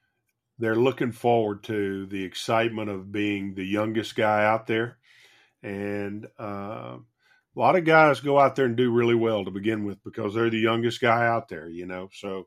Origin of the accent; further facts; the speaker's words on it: United States; as an American, I was a little embarrassed about the way everybody acted